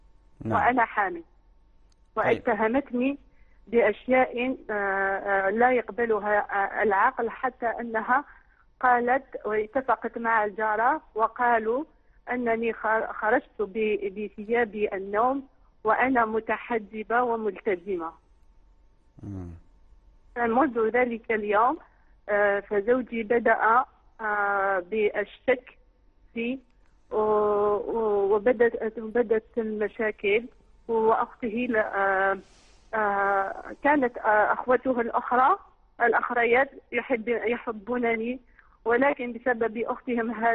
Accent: Algeria; من الجزائر حبيت نسألك سؤال

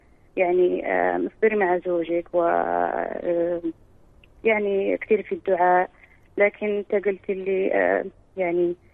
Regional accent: Morocco; يعني انا من المغرب، كثير في المغرب بيحلوا الزنا للرجل

